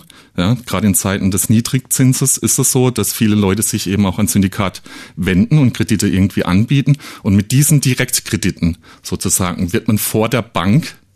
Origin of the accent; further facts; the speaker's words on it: Karlsruhe, Baden-Württemberg, Germany; ich komme relativ aus der Nähe, ich komme aus Karlsruhe